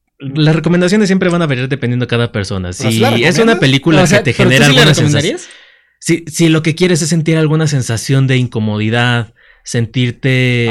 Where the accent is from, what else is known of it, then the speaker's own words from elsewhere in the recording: Mexico City, Mexico; para las personas que somos de CDMX, estamos más que acostumbrados